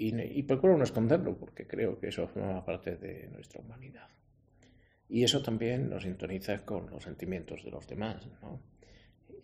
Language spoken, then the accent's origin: Spanish; Zalamea de la Serena, Extremadura, Spain; soy el segundo obispo de mi pueblo, de Zalamea de la Serena, que no llega a 4.000 habitantes